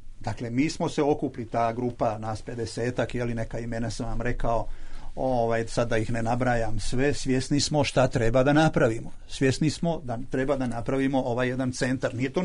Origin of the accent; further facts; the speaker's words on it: Croatia; Mi, govorim sad u ime Srba iz Hrvatske, nema nas.